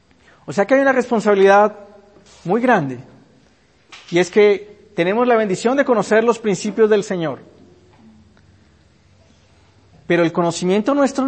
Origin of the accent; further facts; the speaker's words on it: Cali, Valle del Cauca, Colombia; born there; en la ciudad donde yo nací, en Cali.